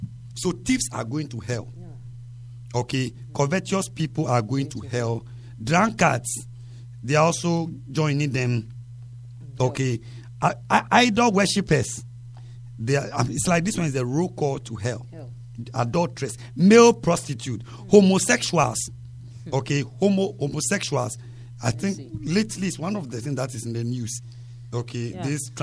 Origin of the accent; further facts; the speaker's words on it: Mataheko, Greater Accra, Ghana; from Mataheko.